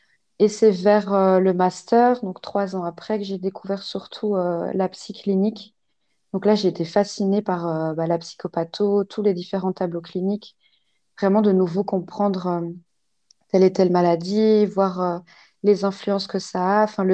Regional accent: Belgium; Donc, je suis belge, mais j'habite dans le sud de la Belgique, juste à la frontière française et luxembourgeoise.

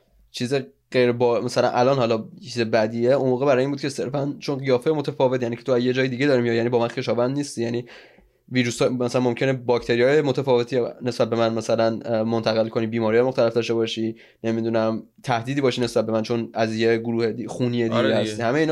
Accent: Iran; خب پس دوباره ما الان ایرانی هستیم، ما دارم ایران رو میگیم

